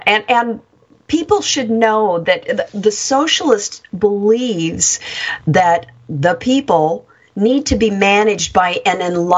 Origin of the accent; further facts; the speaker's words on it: Bend, Oregon, United States; also born or lived in Salem / Corvallis; I was born in Salem. I was raised in a few different places. We were in Corvallis while Dad was going to school. Summers at my cousins and grandparents' farms up in the hills of Silverton, the grass seed farmers there. But for the most part, I was raised in Bend, Oregon.